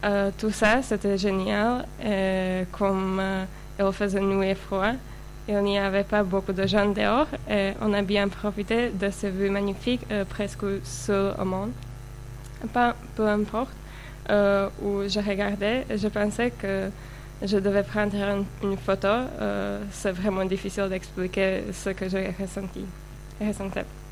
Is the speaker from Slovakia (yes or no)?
yes; Slovakia; de Slovaquie.